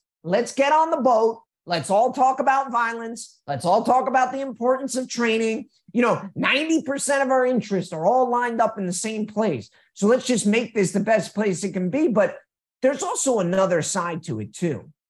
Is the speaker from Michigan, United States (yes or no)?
no; New York, United States; Oh, I'm from New York. I'm not from Jersey.